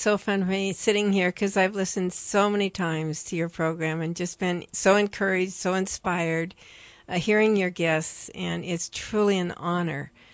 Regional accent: Salem, Oregon, United States; Well, to me, Salem is like Mayberry RFD, but many of our listeners won't know what that is. But it was just a small, wonderful community

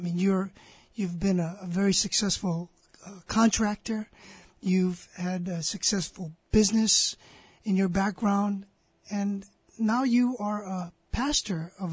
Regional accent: Hawaii, United States; You know, I grew up in Hawaii. I've got Samoan friends, and I know the Samoan accent, you know.

